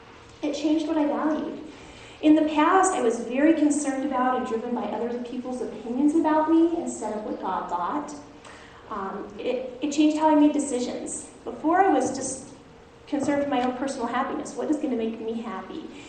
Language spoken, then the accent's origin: English; Alaska, United States; I grew up in Alaska, kind of.